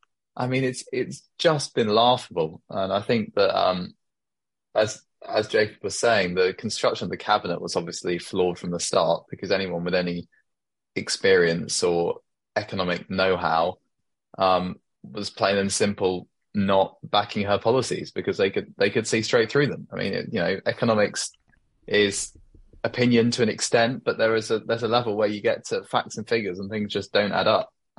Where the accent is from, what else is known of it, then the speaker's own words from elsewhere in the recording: United Kingdom; I've never been more depressed about being, and more ashamed actually of being British.